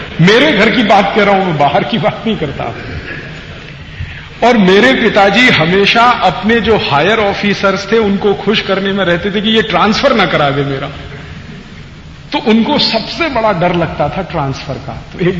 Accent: Maharashtra, India; जैसे मैं अमरावती जिले का रहने वाला हूं तो मुझे अमरावती में पोस्टिंग नहीं मिलेगी

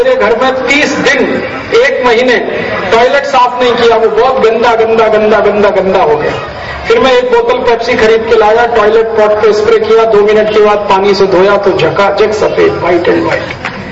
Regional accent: Uttar Pradesh, India; मेरे माता पिता दोनों किसान हैं और खेती करते हैं, उत्तर भारत में अलीगढ़ जिले में हमारा गांव है।

